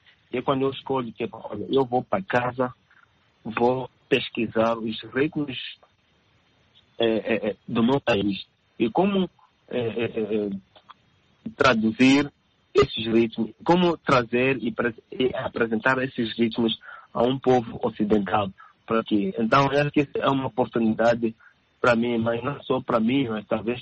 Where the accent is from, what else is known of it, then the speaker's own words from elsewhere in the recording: Mozambique; now in Helsinki, Finland; Eu e o Nelo e o Zildo, somos moçambicanos. Eu estou vivendo aqui em Helsinki, o Zildo está vivendo em Dinamarca e o Nelo está vivendo em Zurique.